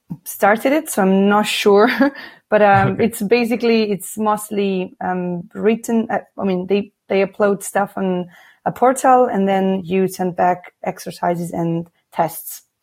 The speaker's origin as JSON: {"language": "English", "town": "Milan", "region": "Lombardy", "country": "Italy", "tie": "born or raised there", "also_born_or_lived": "Switzerland / Thailand / Laos / Cambodia", "second_language": "English", "moved": "as an adult", "said": "I was born and raised in Milan, in Italy, but I've been living in and traveling to more countries that I can't recall."}